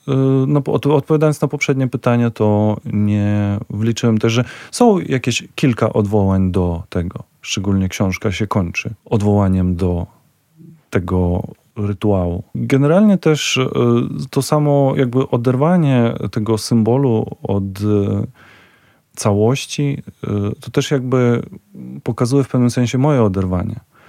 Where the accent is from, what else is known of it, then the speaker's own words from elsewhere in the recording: Ukraine; W Związku Radzieckim, tak. I w związku z tym zmieniłem później, jak przestał istnieć ten Związek Radziecki, również jakby zmieniłem obywatelstwo, zmieniłem kraj, jakby nie wychodząc z domu po prostu.